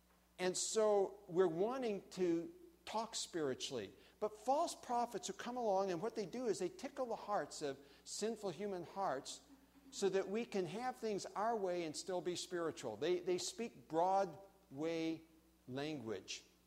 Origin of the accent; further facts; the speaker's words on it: Tukwila, Washington, United States; I said, well, actually, I'm from Tukwila.